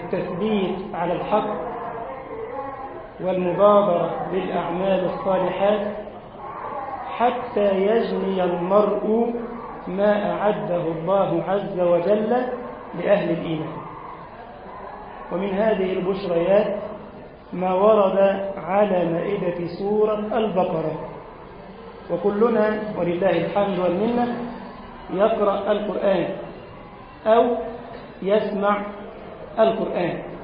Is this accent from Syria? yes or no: no; Egypt; اللهم اجعل بلدنا مصر أمنا وأمانا واطمئنانا